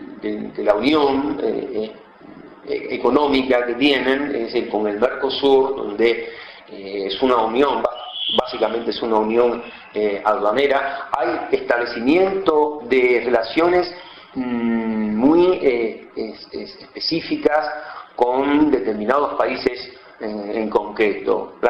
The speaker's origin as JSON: {"language": "Spanish", "region": "Havana", "country": "Cuba", "also_born_or_lived": "Moscow", "moved": "as an adult", "lives_now": "Argentina"}